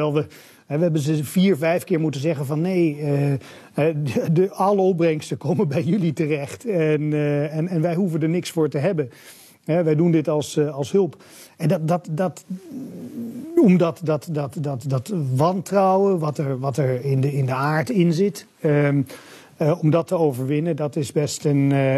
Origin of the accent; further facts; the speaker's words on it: Netherlands; Dus als wij elkaar ergens tegenkomen in een zakelijke setting, hè, als Nederlanders